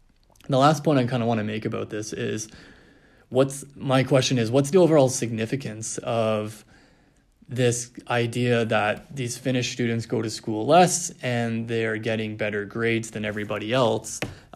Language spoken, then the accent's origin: English; Canada; me, myself growing up in Canada, a lot of our tests were all very multiple choice based.